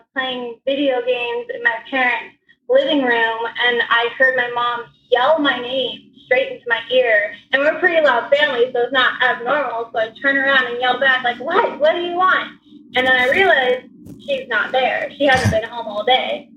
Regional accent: California, United States; I'm from Southern California.

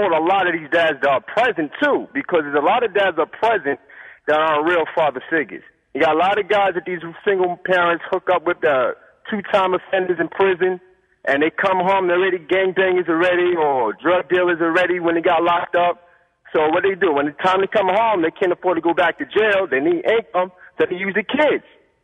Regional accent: South Jamaica, New York, United States; I'm from South Jamaica, you know, I'm from the whole environment everywhere.

